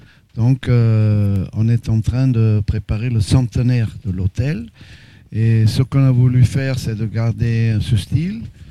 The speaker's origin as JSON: {"language": "French", "country": "Germany", "lives_now": "France", "said": "Donc je suis fier d'avoir pu conserver en tant qu'Allemand au départ."}